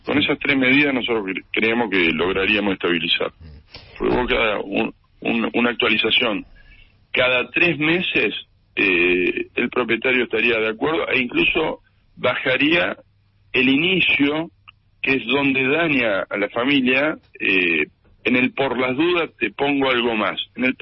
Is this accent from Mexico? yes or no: no; San Pedro, Buenos Aires Province, Argentina; yo soy de San Pedro, un pueblo de 40.000 habitantes